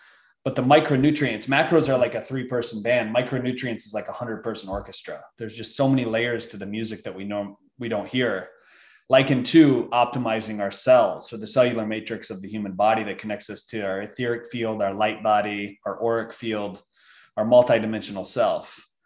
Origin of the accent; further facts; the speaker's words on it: Michigan, United States; So I would eat a lot of comfort food growing up in Michigan.